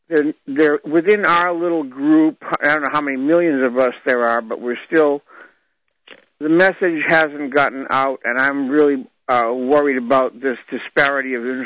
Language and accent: English; Massachusetts, United States; Wait a minute. I'm not from Missouri. I'm from Mass.